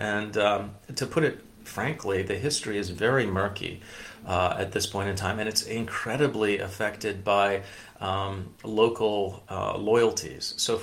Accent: England, United Kingdom; I'm originally from England.

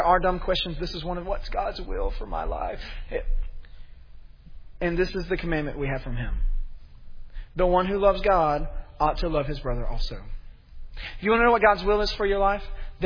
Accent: Memphis, Tennessee, United States; Listen, I'm from Memphis.

